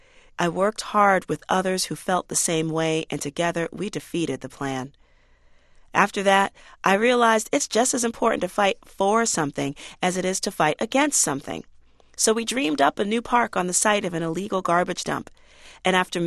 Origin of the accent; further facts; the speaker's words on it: New York City, New York, United States; Today, when I say I'm from the South Bronx, I stand up straight. This is home, and it always will be.